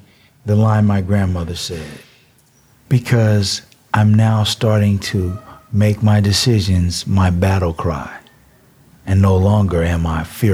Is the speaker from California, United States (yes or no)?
yes; Compton, California, United States; Yeah, I grew up in Compton, California.